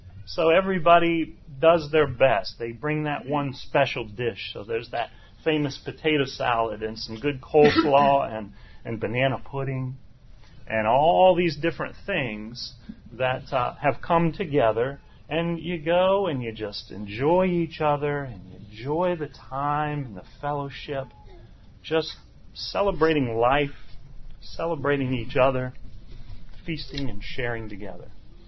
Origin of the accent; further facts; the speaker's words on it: Indianapolis, Indiana, United States; moved away as an adult; Now, I'm not from the South. I grew up in Indianapolis, but I've been in the South for quite a few years now, since about 1995, and I've always felt that it was a mistake to be born in Indiana